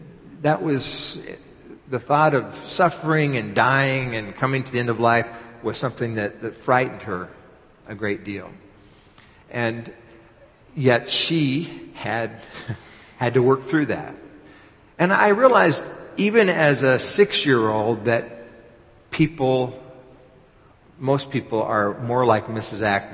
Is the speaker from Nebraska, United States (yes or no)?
no; Texas, United States; as many of you know, I grew up in Texas. My dad was from New York City, my mom was from California, and I grew up in Texas. It was kind of like neutral turf for my folks.